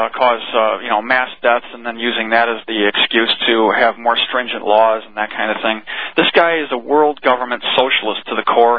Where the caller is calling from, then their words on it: Lansing, Michigan, United States; Lansing, Michigan.